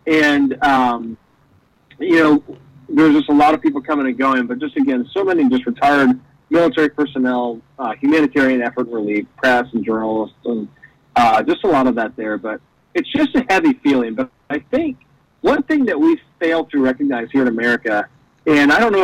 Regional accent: United States; And I think as an American, one thing we don't recognize is while we have our arguments with the news and media

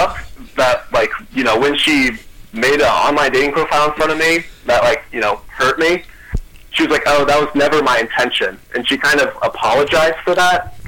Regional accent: Columbus, Ohio, United States; I'm originally from Columbus. And then I go to a school in the Dayton area.

